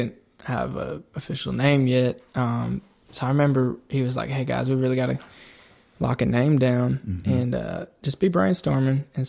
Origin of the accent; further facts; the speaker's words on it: Naperville, Illinois, United States; now in Nashville, United States; So I grew up in Naperville, Illinois.